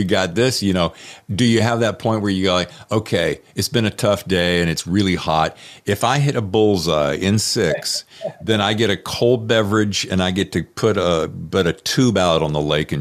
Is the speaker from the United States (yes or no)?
yes; Winston-Salem, North Carolina, United States; born there; also born or lived in Charlotte; now in New York, United States; I was born in Winston-Salem. Yep. And before I moved up to New York with my lovely bride, I was living in Charlotte, North Carolina.